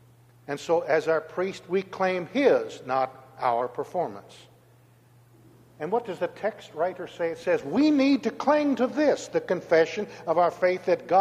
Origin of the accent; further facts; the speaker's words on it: Hannibal, Missouri, United States; born there; I was born in Missouri. I'm a Mark Twain Hannibal guy, for heaven's sakes. And folks in Missouri live by the great stigma, show me.